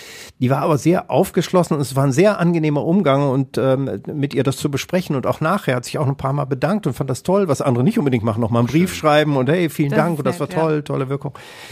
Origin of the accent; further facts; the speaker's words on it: Katernberg, North Rhine-Westphalia, Germany; ich komme aus Katernberg und so und bin jetzt Lokführer